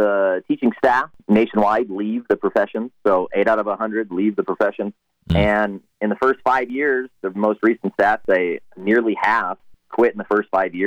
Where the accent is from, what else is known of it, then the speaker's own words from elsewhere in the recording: Omaha, Nebraska, United States; I grew up in South Omaha. I actually went to South. I'm a grad of South. 2005 graduated. It's my community. It's my neighborhood.